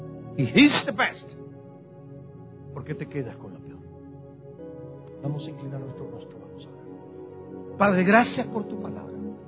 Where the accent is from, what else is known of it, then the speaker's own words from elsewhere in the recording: Guatemala; born there; además de ser guatemalteco, por nacimiento, porque no puedo perder, por nacimiento soy guatemalteco.